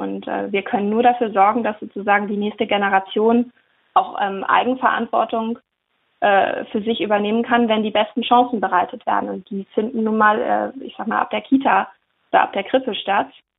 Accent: Schleswig-Holstein, Germany; Ich komme jetzt aus Schleswig-Holstein, da sind wir auch eher eine ländlich geprägte Region.

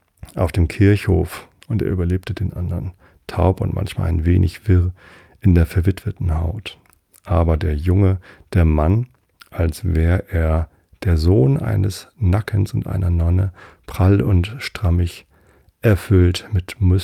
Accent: Wistedt, Lower Saxony, Germany; wir sind ja in Vistit aufgewachsen und mein Vater war nicht nur im Gemeinderat Vistit, sondern auch im Samtgemeinderat Tostedt, genauso wie ich.

